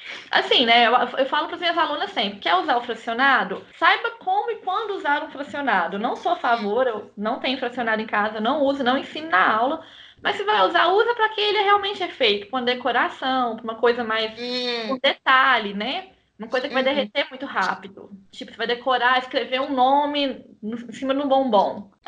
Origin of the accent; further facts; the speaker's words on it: Uberlândia, Minas Gerais, Brazil; eu sou de Uberlândia.